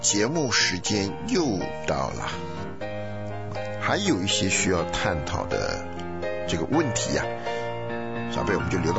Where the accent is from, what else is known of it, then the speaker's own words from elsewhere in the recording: Taiwan; now in United States; 我们就那长了十来年二十来年，对不对？我今天在美国待的时间远远超过我台湾待的时间